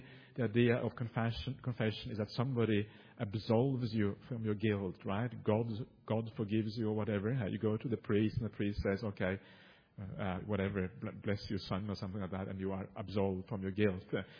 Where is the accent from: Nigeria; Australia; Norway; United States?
Norway; English is a second language; I'm from Norway. In Norway, people are very direct.